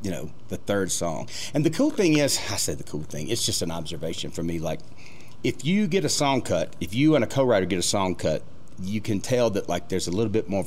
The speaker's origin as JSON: {"language": "English", "town": "Opelika", "region": "Alabama", "country": "United States", "tie": "born or raised there", "said": "and I'm from Opelika, so we kind of grew up about an hour from each other."}